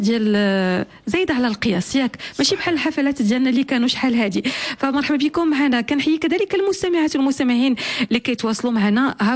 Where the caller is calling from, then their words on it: Canada; قلت لك أنا مستمعة وفية من كندا